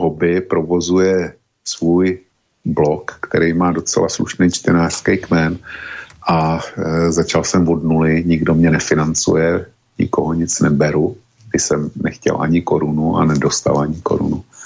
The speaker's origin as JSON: {"language": "Czech", "town": "Plzeň", "region": "Plzeň Region", "country": "Czechia", "said": "jsem důchodce, jsem z Plzně, nestydím se za to."}